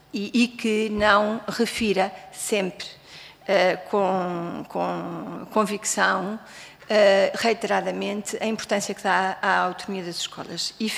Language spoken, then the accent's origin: Portuguese; Lisbon, Portugal; Eu sou de Lisboa, sou a única representante aqui de Lisboa